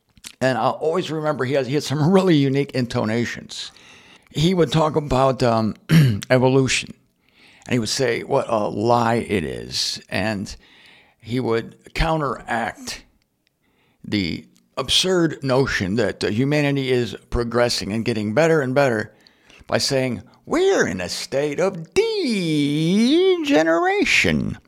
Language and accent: English; Canton, Ohio, United States; When I was born in Canton, Ohio, I lived 2 years in a small house, and then my parents moved to a house in the suburbs. The first house was in the city of Canton, Ohio